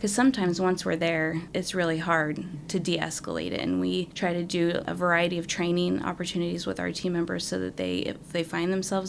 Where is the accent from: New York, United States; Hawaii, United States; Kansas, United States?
Kansas, United States; Wamego; I grew up in Wamego, Kansas. Okay, like, it doesn't get better than that, really